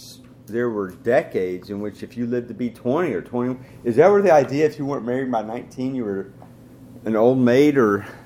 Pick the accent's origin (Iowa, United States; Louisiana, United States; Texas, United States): Iowa, United States; When I grew up in Iowa, you know, controlling the bugs on the corn